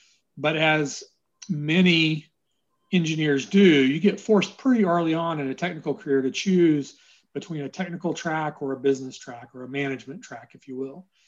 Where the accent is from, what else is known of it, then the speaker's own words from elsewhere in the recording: Austin, Texas, United States; And I'm not quite a native Austinite. I was born in Dallas. But I've been here since first grade.